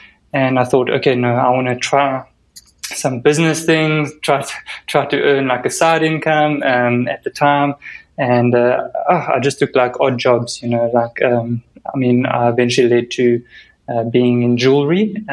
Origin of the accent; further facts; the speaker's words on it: South Africa; My accent isn't an American accent. So I'm from South Africa, and I actually live in South Africa with my wife. And I've been here, I've born and bred here.